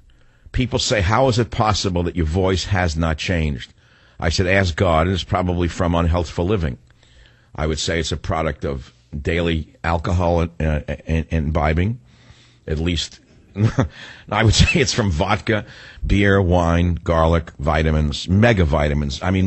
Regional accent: New York, United States; born there; moved away as an adult; also born or lived in Honolulu; now in San Francisco, United States; Here's a city that I moved to in 1974. I was born in New York, as you can probably figure out from my Irish accent. And then I left New York in 1968 to pursue graduate studies for 1 year in Honolulu at the University of Hawaii.

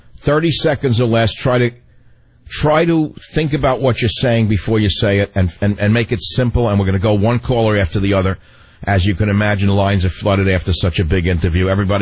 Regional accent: San Francisco, California, United States; KSFO, right in my hometown of San Francisco.

